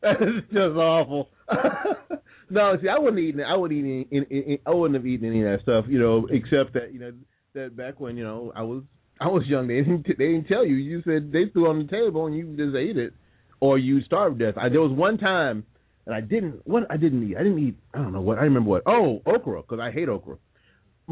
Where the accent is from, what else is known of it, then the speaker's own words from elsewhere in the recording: Newark, New Jersey, United States; No, I'm from Newark, man.